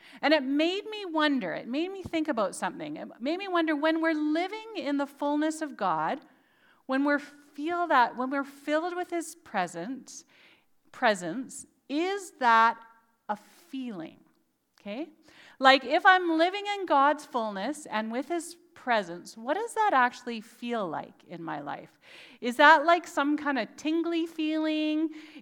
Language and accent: English; Nanaimo, British Columbia, Canada; And I grew up in Nanaimo, so I, my whole life, have dreamt of doing this West Coast Trail.